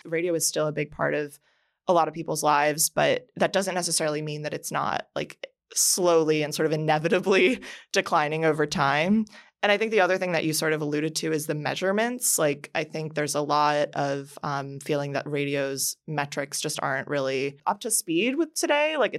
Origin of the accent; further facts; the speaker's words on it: Miami, Florida, United States; Like, I'm thinking, like, for me growing up in Miami, it was a completely different, probably, radio slate for a lot of it.